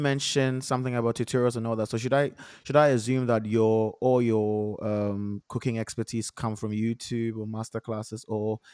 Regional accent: Ghana; We are from Ghana.

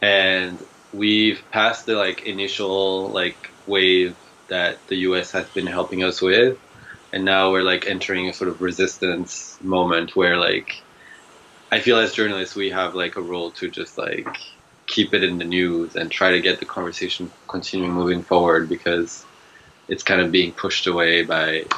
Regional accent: France; I grew up in France.

